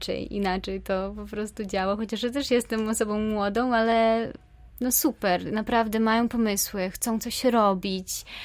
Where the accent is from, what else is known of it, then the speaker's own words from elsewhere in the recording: Ukraine; Ja ogólnie jestem z Ukrainy, także język ukraiński, rosyjski, no i tutaj już polski też, angielski ogarniamy